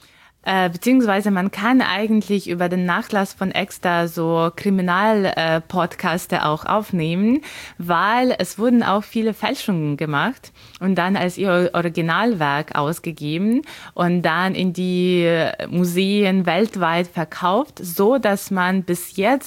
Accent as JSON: {"language": "German", "country": "Ukraine", "said": "ich selbst als Ukrainerin hatte auch sehr lange nicht irgendwie dieses Bild vor Augen"}